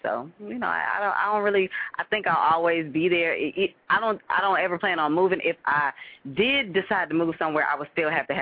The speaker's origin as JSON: {"language": "English", "town": "Atlanta", "region": "Georgia", "country": "United States", "tie": "born or raised there", "also_born_or_lived": "Illinois", "said": "I was born in Illinois. I've been in Atlanta almost my whole life."}